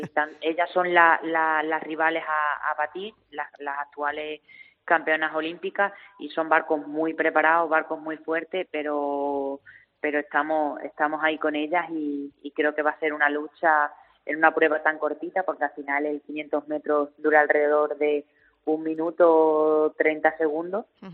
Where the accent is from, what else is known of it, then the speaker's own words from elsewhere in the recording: Mérida, Extremadura, Spain; desde ese homenaje que me hicieron en mi tierra